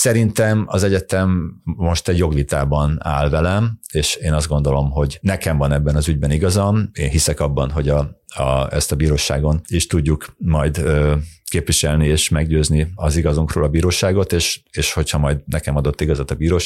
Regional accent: Balassagyarmat, Nógrád, Hungary; a szülővárosomban, a 20-as éveimben voltam önkormányzati képviselő, én SZDSZ színekben voltam Balassagyarmaton önkormányzati képviselő

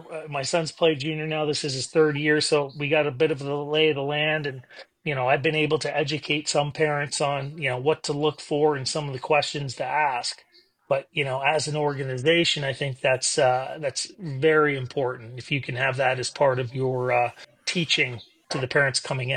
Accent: Canada; down here versus how I grew up in Canada

